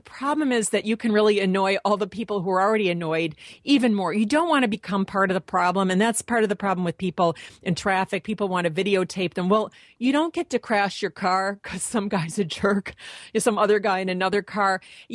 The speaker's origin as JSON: {"language": "English", "region": "Michigan", "country": "United States", "lives_now": "Venice, United States", "said": "On my cute little street here in Venice, California, I'm a Midwesterner, but I moved here because there are palm trees and it's warm all the time. I'm from Michigan."}